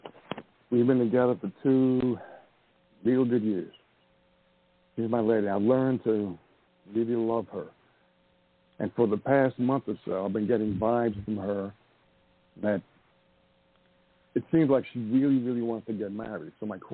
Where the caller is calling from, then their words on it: Montana, United States; I'm calling from Montana.